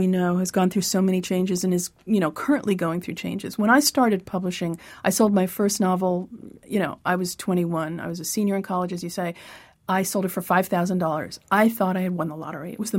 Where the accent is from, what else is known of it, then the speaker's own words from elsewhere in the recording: Syosset, New York, United States; I grew up on Long Island in Syosset, and otherwise known by its Native American name, Exit 43.